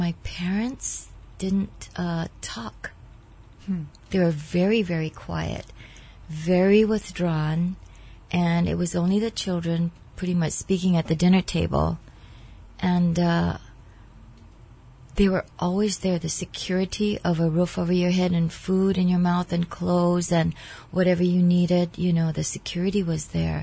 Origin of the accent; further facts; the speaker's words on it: Palolo, Hawaii, United States; I grew up in Palolo on 9th Avenue, and I still live there.